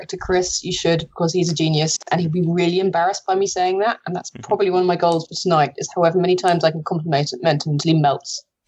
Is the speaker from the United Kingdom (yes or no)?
yes; England, United Kingdom; And as an English person, actually saying that means something, because we're not allowed to boast, not allowed to be proud.